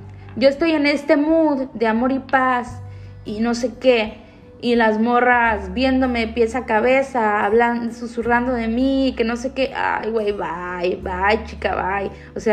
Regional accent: Mazatlán, Sinaloa, Mexico; moved away as an adult; Me vine de Mazatlán sin el título, o sea, a punto de titularme

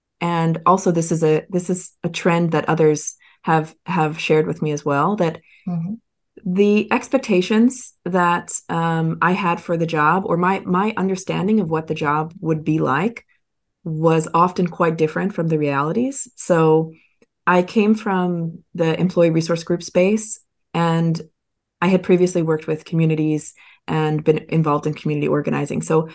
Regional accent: Philadelphia, Pennsylvania, United States; now in Berlin, Germany; I'm originally from Philadelphia, but currently live in Berlin.

